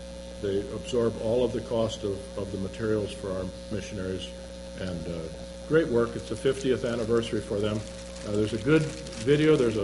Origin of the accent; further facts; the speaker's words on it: Slidell, Louisiana, United States; from Slidell, Louisiana.